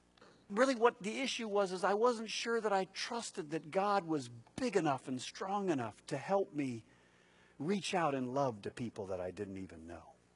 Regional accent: Columbus, Ohio, United States; now in Los Angeles, United States; People would say, where are you from? Columbus, Ohio. That was not a strike in my favor, believe me. Why are you here? Why did you move to L.A.?

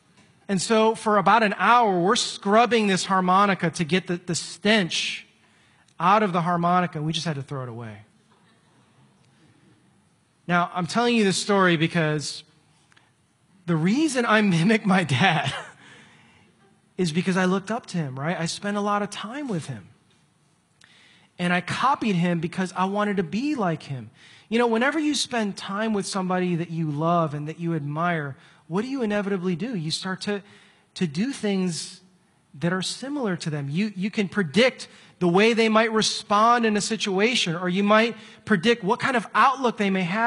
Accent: Philippines; I know, I'm Filipino, we eat weird things

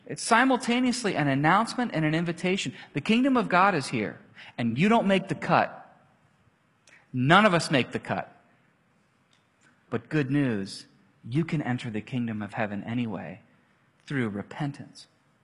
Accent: Ohio, United States; I always pictured the forest when I heard wilderness, because I'm from Ohio.

